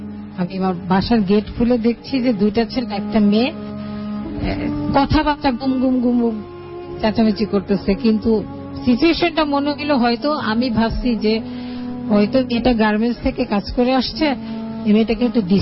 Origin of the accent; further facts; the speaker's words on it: Khulna, Khulna Division, Bangladesh; যেহেতু আমি খুলনায় বড় হয়েছি মফস্বল শহরে গ্রামে